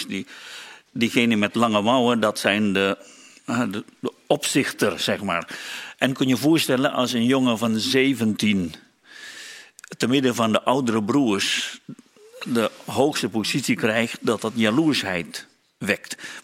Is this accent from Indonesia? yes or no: yes; Indonesia; now in Netherlands; Ik kom uit Indonesië, als ik een rund zie, dan zie ik biefstuk of 4 poten.